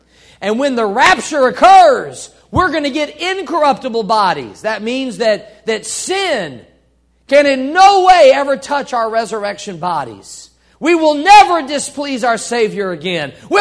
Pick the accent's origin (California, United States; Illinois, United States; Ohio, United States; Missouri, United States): Missouri, United States; You ever heard the expression, stubborn as a Missouri mule? I'm from Missouri.